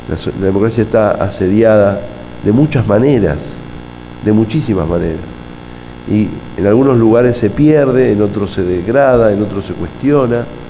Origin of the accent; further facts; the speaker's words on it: Wilde, Buenos Aires Province, Argentina; born there; Y yo, cuando nací en Wilde era una ciudad industrial hace 40 años